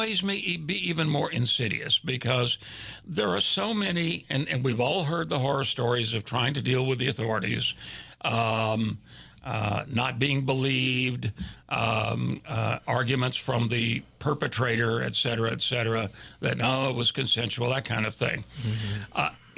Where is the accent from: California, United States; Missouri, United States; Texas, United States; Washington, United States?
Texas, United States; Houston; my major, I'm from Houston. My major was theater.